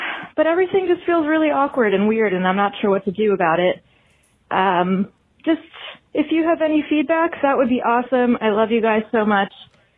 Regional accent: Philadelphia, Pennsylvania, United States; now in Pittsburgh, United States; I'm an optician in Pittsburgh, Pennsylvania. I love hearing Andy talk about Pittsburgh and Philly. I grew up in Philly.

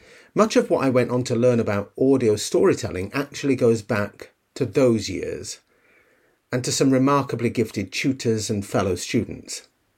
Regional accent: Yorkshire and the Humber, United Kingdom; I'd just turned 20 years old. I'm from Yorkshire

